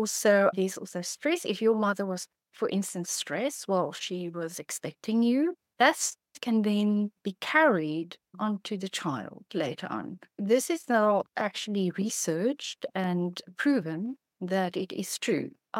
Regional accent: South Africa; Now, remember, I'm from South Africa. It's a small country.

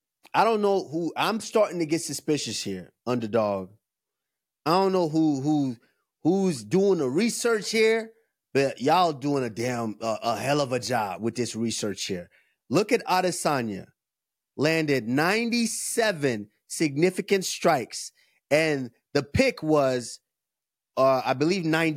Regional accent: Nigeria

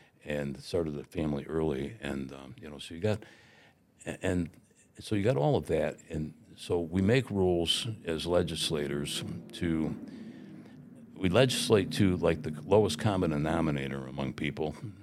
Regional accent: Watertown, United States; And I looked at him, and I'm from Watertown. I mean, I've lived here

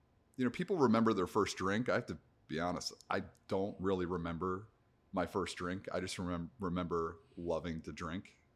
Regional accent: Pennsylvania, United States; So I grew up outside of Philadelphia. I had a pretty normal upbringing.

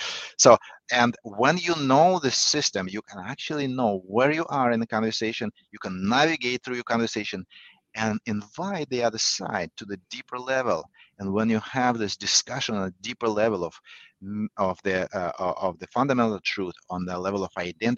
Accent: Saint Petersburg, Russia; English is a second language; I'm an immigrant, but I grew up in Russia. So we are Europeans in St. Petersburg.

